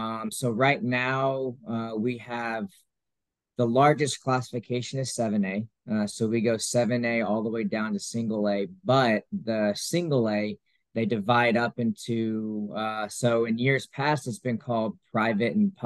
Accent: Georgia, United States; I actually born and raised in Georgia. I graduated from high school.

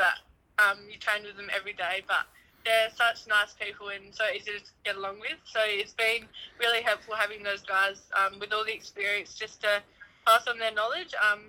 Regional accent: Kangaroo Island, South Australia, Australia; now in Adelaide, Australia; because I come from Kangaroo Island, so I started netball over there when I was about 5.

